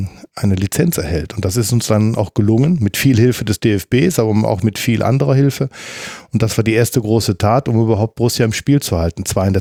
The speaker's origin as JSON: {"language": "German", "town": "Mönchengladbach", "region": "North Rhine-Westphalia", "country": "Germany", "tie": "born or raised there", "said": "Aber man als Gladbacher Junge, aufgewachsen auf der Bürkelstraße, Fan dieses Vereins"}